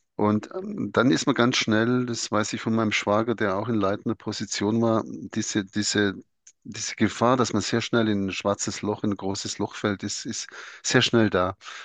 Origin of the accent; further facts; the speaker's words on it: Germany; Ein spannendes Thema ist soziologisch, warum sind wir Deutsche so, wie wir sind?